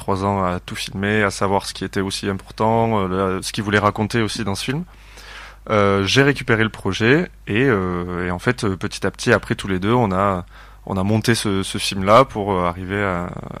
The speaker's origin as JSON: {"language": "French", "town": "Carcassonne", "region": "Occitanie", "country": "France", "said": "… et moi, on vient de Carcassonne tous les deux."}